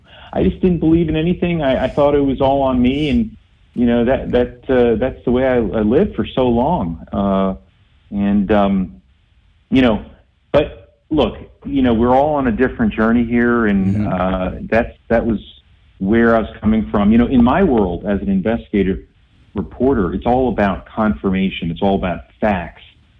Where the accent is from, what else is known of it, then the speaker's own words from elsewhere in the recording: New York City, New York, United States; I grew up in New York City, and I frankly didn't believe in anything.